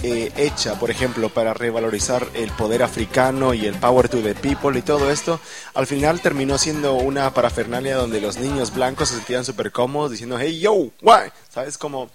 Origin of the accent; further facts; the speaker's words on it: Guatemala; yo soy guatemalteco, soy chapín, pero yo no nací bailando cumbia ni tocando salsa